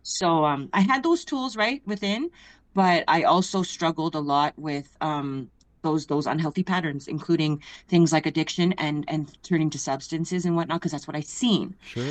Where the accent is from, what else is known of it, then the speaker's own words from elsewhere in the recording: Alberta, Canada; Treaty 8, Utsinia, Big Stone Cree Nation, Utsinia. I'm originally from Big Stone Cree Nation in Northern Alberta.